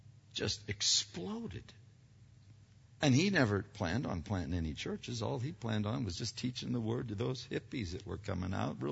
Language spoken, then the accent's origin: English; Pennsylvania, United States; now in Rialto, United States; like when I grew up in Pennsylvania that I always wanted to go. Lord, if you ever move me out of, Rialto, move me someplace greener.